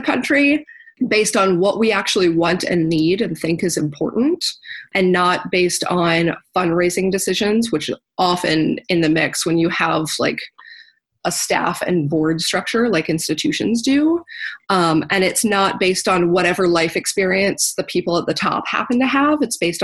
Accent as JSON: {"language": "English", "town": "Roanoke", "region": "Virginia", "country": "United States", "tie": "born or raised there", "said": "I grew up in Roanoke, Virginia, where there are three synagogues, but my mom's Presbyterian. I didn't really grow up in Jewish community."}